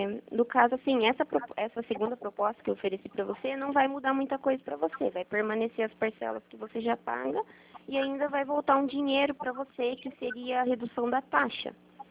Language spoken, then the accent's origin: Portuguese; Guarapuava, Paraná, Brazil; Sim, sou de Guarapuava